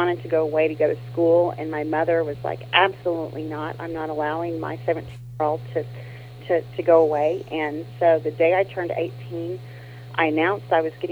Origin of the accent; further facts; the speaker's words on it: Joplin, Missouri, United States; I grew up in Missouri.